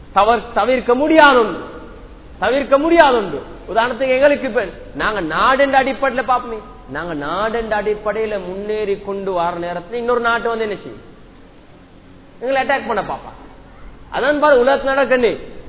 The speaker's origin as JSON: {"language": "Tamil", "country": "Sri Lanka", "said": "நாங்க இந்த நாட்டில் பிறந்த முஸ்லீம்கள், நாங்க அவங்க நாட்டில இல்ல வாழ்றோம், இது ஒரு தவறான கருத்து. இது எங்கட நாடு வாப்பா, நாங்க பிறந்த நாடு, நாங்க ஸ்ரீலங்கன்"}